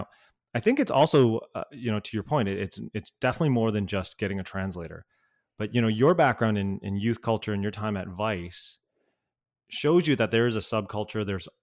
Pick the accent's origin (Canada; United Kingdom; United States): Canada; growing up as a Canadian, but with Hong Kong parents and lots of family from Asia